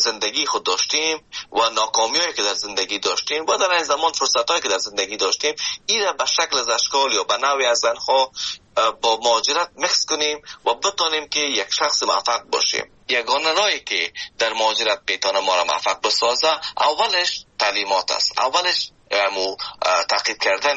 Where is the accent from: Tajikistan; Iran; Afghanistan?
Afghanistan; now in Canada